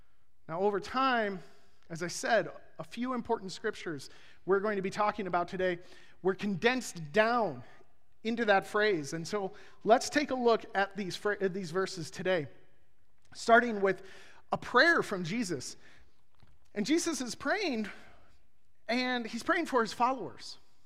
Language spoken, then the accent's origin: English; Phoenix, Arizona, United States; Well, I grew up in Phoenix, so everybody had a pool, okay?